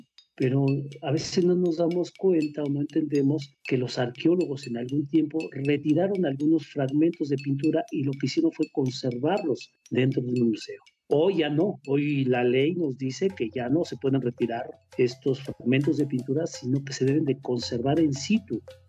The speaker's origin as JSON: {"language": "Spanish", "country": "Mexico", "said": "los únicos que cuidamos esto somos los mexicanos."}